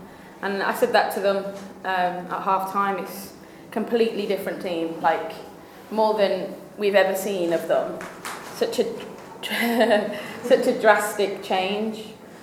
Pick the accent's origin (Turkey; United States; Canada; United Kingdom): United Kingdom; I'm British, that's what we do.